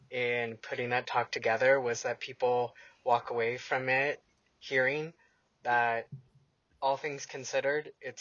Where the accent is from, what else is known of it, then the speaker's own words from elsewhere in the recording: Deep South, United States; In my bio, you read that I grew up in the Deep South.